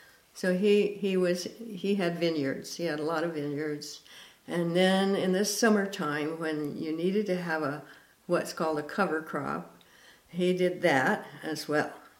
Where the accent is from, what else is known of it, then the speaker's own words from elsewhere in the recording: California, United States; I was born in California, along with my entire family of generations, I'm not sure what. But we lived in this the Central Valley, which is the sort of the big fruit bowl